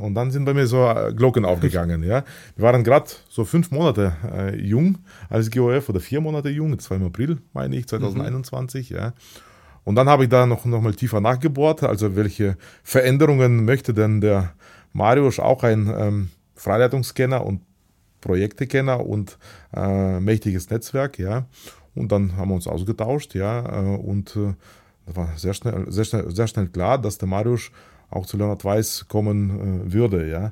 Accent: Baden-Württemberg, Germany; ich bin im Badischen auch aufgewachsen

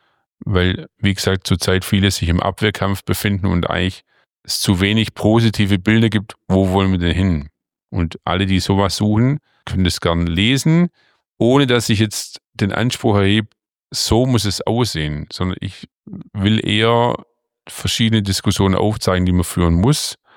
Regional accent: Augsburg, Bavaria, Germany; Also ich komme aus Augsburg

